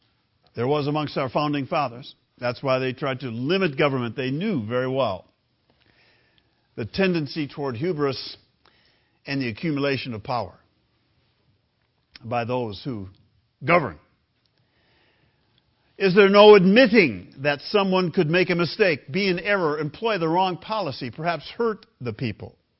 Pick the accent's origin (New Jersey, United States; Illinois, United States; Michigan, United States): Michigan, United States; Grand Rapids; He was from my hometown, Grand Rapids, Michigan, Roger Chaffee.